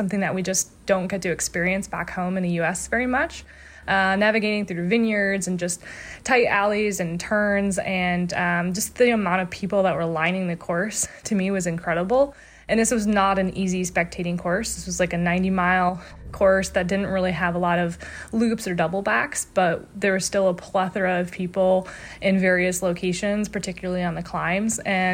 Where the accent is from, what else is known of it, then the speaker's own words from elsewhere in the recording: Michigan, United States; I am from Michigan, just returning back from the UCI Gravel World Championships over in Italy.